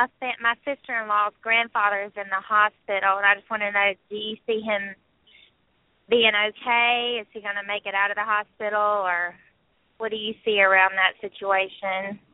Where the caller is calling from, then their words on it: Mississippi, United States; I'm calling from Mississippi.